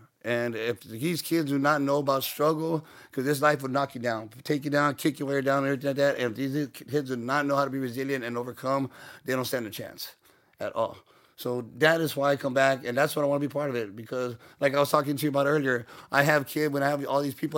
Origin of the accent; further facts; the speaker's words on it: Falfurrias, Texas, United States; Like I bleed green, I'm from Fal, and that's what I want to do, is I want to make Fal a better place.